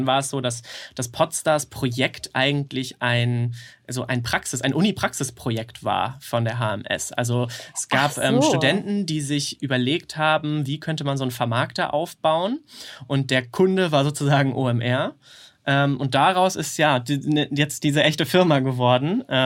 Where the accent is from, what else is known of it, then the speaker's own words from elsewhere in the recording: Schleswig-Holstein, Germany; now in Hamburg, Germany; ich komme eigentlich aus der Nähe von Kiel. Aber ich bin jetzt schon, wie lange bin ich denn in Hamburg? 7 Jahre, vor 6, 7 Jahre ungefähr, ja. Aber nee, zugezogen.